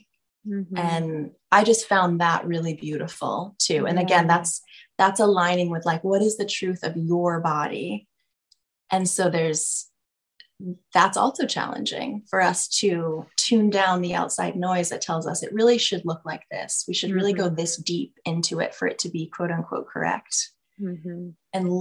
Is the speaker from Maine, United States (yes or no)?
yes; Freeport, Maine, United States; I crossed paths with a very good friend from my hometown of Freeport, Maine.